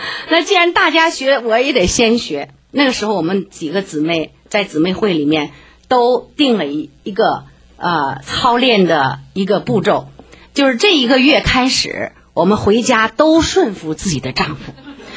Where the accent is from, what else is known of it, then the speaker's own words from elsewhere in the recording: China; 我自己呢，我也是从国内来的，而且呢，我也是姊妹